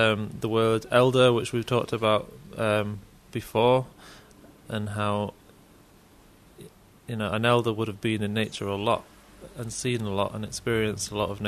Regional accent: Yorkshire and the Humber, United Kingdom; I was from Yorkshire, where it rains a lot.

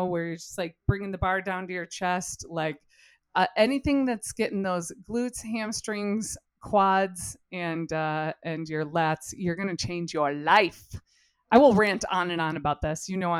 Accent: Michigan, United States; and I grew up in Michigan, very rural Michigan, and I, very conservative, very buttoned up.

